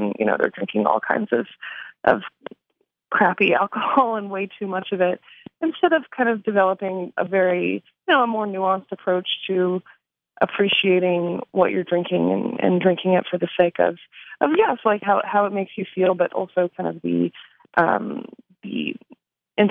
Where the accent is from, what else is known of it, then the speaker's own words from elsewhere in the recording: California, United States; also born or lived in Chicago; No, I'm from California originally. I went to college in Chicago, and I lived in Chicago for 7 years.